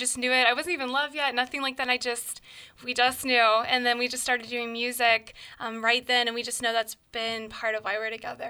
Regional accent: Pickerington, Ohio, United States; This was actually, I'm from the Pickerington area, Columbus area, originally.

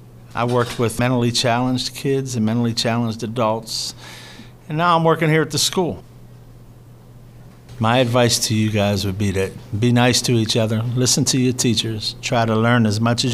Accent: Clairton, Pennsylvania, United States; Clairton was booming whenever I was younger. Every store that you see out there now that is closed were all open back then.

